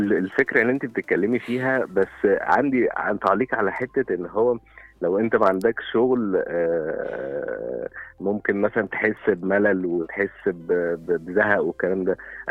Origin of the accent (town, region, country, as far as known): Syria; now in Dubai, United Arab Emirates